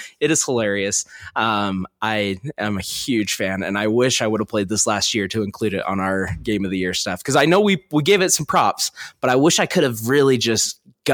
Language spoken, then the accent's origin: English; United States; No, I'm not going to watch the Great British Bake Off. I'm American, Devin.